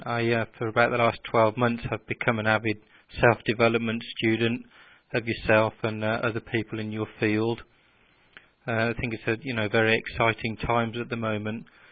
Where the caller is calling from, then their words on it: Philadelphia, Pennsylvania, United States; I'm calling you from Philadelphia.